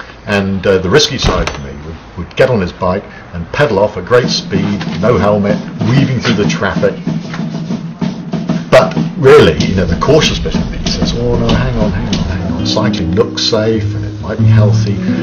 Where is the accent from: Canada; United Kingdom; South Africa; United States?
United Kingdom; England